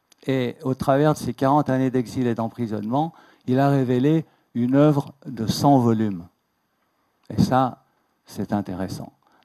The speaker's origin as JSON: {"language": "French", "region": "Auvergne-Rhône-Alpes", "country": "France", "said": "Je suis un vrai Savoyard"}